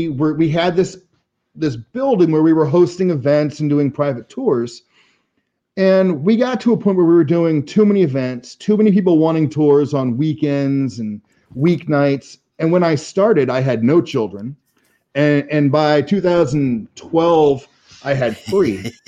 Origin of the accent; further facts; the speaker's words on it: Anaheim, California, United States; I grew up in Anaheim, so it's the Angels.